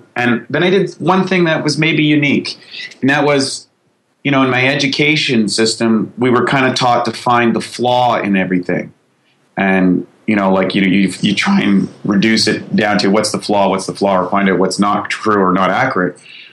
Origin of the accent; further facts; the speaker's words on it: Canada; I was just a kid growing up in Canada in a very rural area.